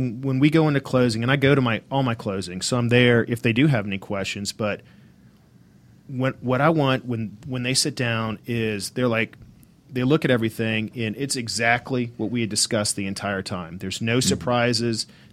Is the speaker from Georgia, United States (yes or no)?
yes; Atlanta, Georgia, United States; I grew up in Atlanta, so love to help people when I can.